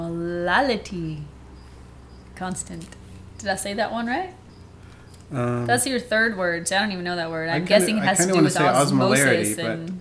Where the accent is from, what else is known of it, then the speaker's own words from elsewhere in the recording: California, United States; Probably because I'm from California.